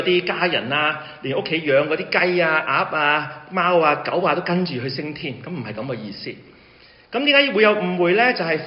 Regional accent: Hong Kong; 我自己来自香港

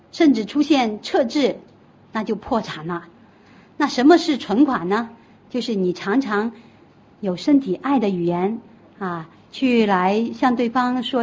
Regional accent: China; 我们中国人呢很含蓄，很含蓄，

